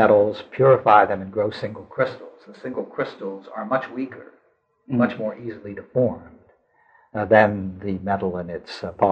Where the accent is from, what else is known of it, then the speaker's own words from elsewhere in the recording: Huntington, West Virginia, United States; I was born in Huntington, West Virginia, and lived there through my high school years.